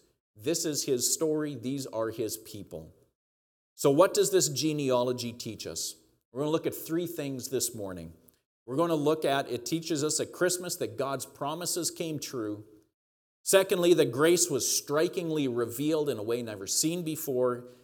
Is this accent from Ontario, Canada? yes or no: no; Saskatchewan, Canada; even though I was from Saskatchewan, you all still hired me.